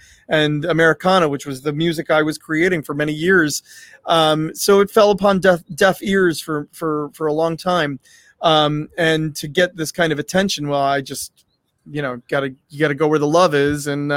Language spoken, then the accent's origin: English; Detroit, Michigan, United States; I'm from Detroit, Michigan, and Detroit has a rich history of rock music.